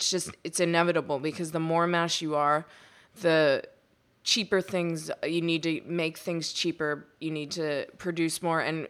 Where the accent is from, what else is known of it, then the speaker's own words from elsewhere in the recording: Pittsburgh, Pennsylvania, United States; now in New York City, United States; When I was growing up in Pittsburgh and we got one J. Crew, it was like the biggest deal in the entire world.